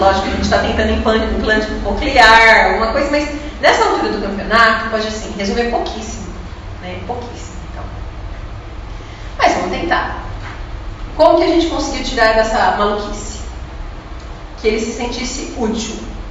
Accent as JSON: {"language": "Portuguese", "town": "Mogi das Cruzes", "region": "São Paulo", "country": "Brazil", "said": "eu sou de Mogi"}